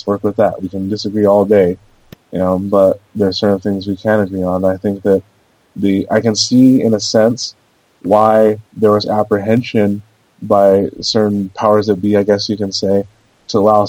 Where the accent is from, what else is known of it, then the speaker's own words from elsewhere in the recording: California, United States; I grew up in Southern California, so I'm used to dealing with certain scoundrel elements.